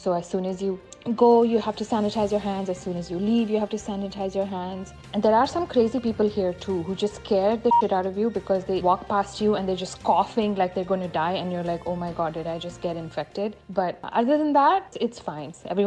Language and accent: English; India; nope, I'm Indian. I don't use toilet paper.